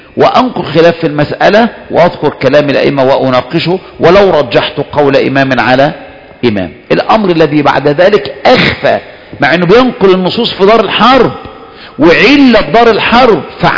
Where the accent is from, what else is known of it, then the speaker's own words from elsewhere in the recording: Egypt; احنا مصريين وعارفين بعض